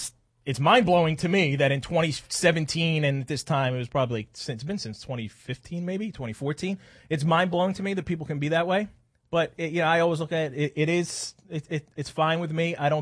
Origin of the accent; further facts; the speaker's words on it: Philadelphia, Pennsylvania, United States; And because I grew up in South Philly, and because I have all these little idiosyncrasies of most Italians around me, I just became an honorary Italian.